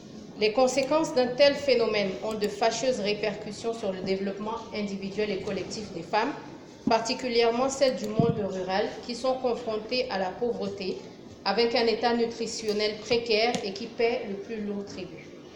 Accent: Cameroon; born there; c'est que je suis née au Cameroun.

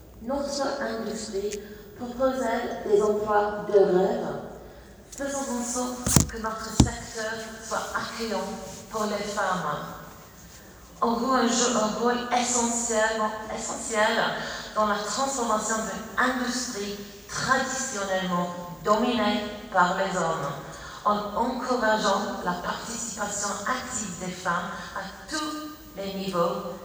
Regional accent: United Kingdom; French is a second language; now in France; Je vais continuer en français. Donc, excusez un peu mon accent. Je suis britannique, mais j'habite en France.

